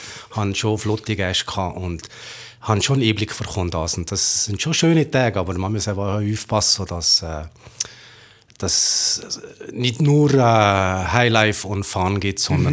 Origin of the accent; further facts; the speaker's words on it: Valais, Switzerland; als Walliser